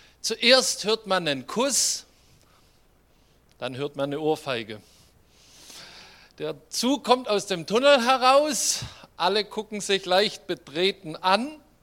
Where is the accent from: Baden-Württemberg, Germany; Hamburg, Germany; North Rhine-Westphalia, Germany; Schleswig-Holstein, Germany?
Baden-Württemberg, Germany; und ich bin Schwabe.